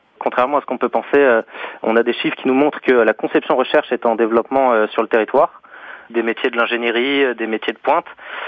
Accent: Paris, Île-de-France, France; now in Tardets, France; en tant que Parisien exilé, j'en ai pris plein les yeux et puis je compte bien rester par ici.

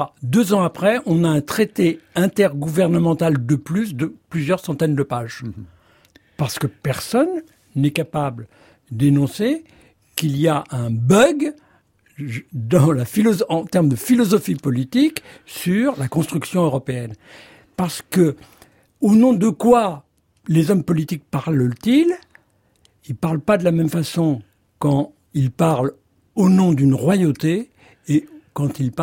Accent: Poland; first language Polish; French is a second language; Puisque ma mère est polonaise. Et que ma langue maternelle est le polonais.

